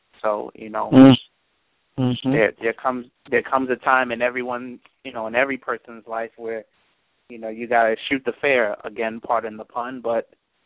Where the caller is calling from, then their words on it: Brooklyn, New York, United States; Good evening. This is … calling from Brooklyn.